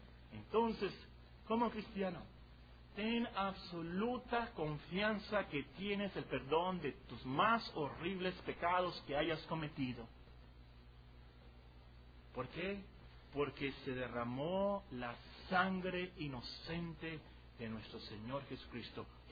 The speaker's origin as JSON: {"language": "Spanish", "country": "Mexico", "said": "Hay de nosotros como mexicanos, si se aprueba la muerte de sangre inocente en nuestro país."}